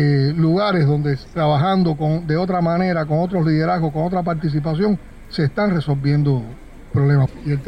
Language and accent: Spanish; Cuba; nos tocó un momento histórico a todos como cubanos